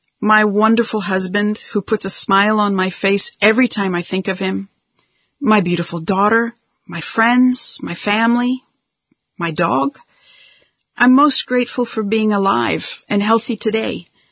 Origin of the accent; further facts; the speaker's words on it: Melbourne, Victoria, Australia; in my hometown of Melbourne.